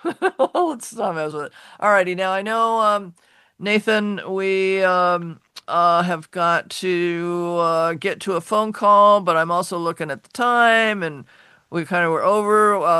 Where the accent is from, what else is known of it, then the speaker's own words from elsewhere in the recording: Chicago, Illinois, United States; born there; If you're from the city of my birth, I was born in Chicago.